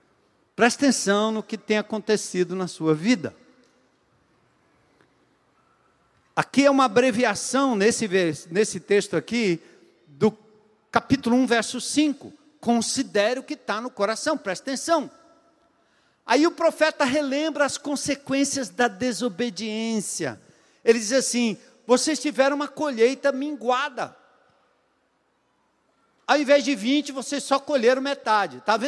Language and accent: Portuguese; São Paulo, Brazil; Eu sou nascido e criado em São Paulo.